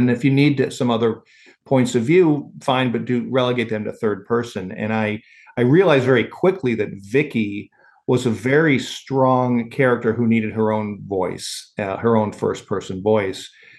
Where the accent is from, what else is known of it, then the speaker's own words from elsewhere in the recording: Chicago, Illinois, United States; When I was growing up in Chicago, radio was fun.